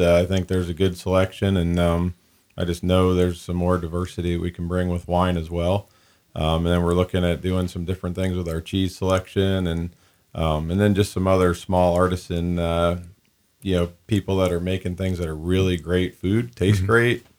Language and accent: English; New Jersey, United States; also born or lived in Florida / Canada; grew up in New Jersey.